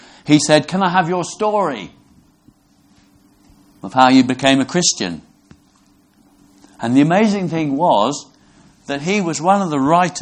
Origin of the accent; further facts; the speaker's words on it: Brixham, South West England, United Kingdom; I come from Brixham.